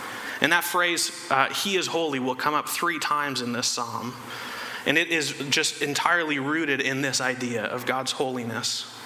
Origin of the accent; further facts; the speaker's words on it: Ontario, Canada; But growing up in Ontario, growing up with my parents where they live is great.